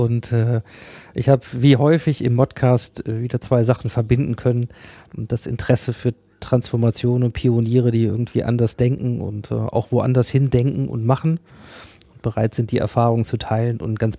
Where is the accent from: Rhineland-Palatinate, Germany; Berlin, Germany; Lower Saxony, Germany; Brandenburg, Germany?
Lower Saxony, Germany; Hannover; über Hannover, meine Heimatstadt